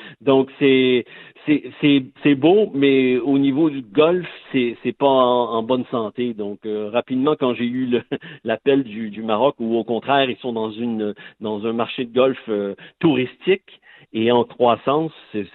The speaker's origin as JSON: {"language": "French", "region": "Quebec", "country": "Canada", "accent": "Quebec French", "said": "je suis obligé d'essayer de me ressortir mon accent québécois"}